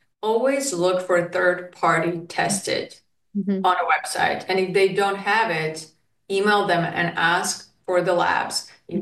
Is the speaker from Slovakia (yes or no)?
yes; Slovakia; now in United States; and I know peanuts are really popular in the United States that were not in Slovakia where I come from. I grew up on Nutella and hazelnuts.